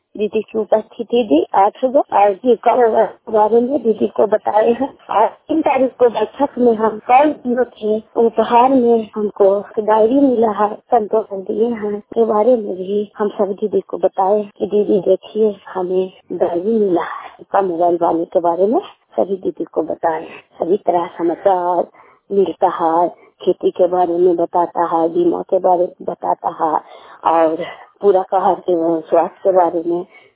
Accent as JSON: {"language": "Hindi", "town": "Sherpur", "region": "Gujarat", "country": "India", "said": "मैं शेरपुर गांव की रहने वाली हूँ। सीएम की काम करती हूँ और अहमदाबाद जिला को रहने वाली हूँ।"}